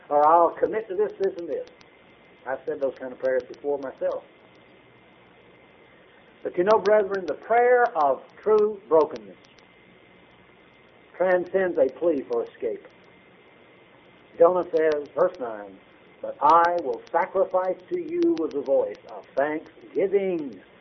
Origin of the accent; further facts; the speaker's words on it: North Carolina, United States; I was raised on the Atlantic coast in North Carolina, and we went out often swimming in the ocean